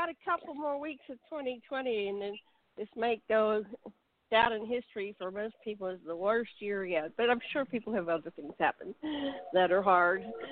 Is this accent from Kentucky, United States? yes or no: no; Pittsburgh, Pennsylvania, United States; I sleep better, I think, because I'm from Pittsburgh.